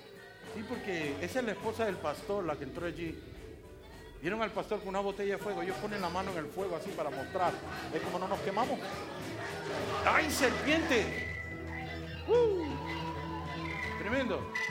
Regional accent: Puerto Rico; cuando yo crecí en Puerto Rico había serpientes.

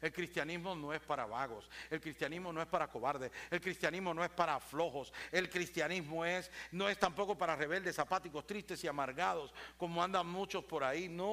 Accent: Puerto Rico; Usted se puede burlar de mi hablado, porque soy puertorriqueño.

